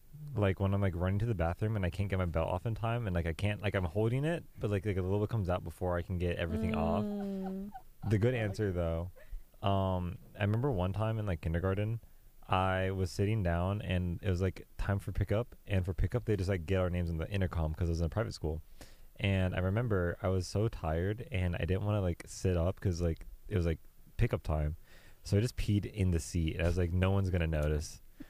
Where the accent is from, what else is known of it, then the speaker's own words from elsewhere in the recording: New York, United States; born there; Actually, I was born in New York, so I would not be on that list.